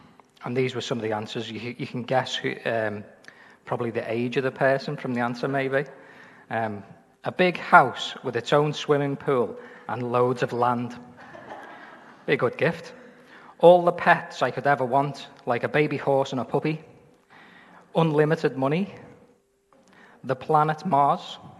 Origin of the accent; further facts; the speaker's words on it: Liverpool, North West England, United Kingdom; I grew up in Anfield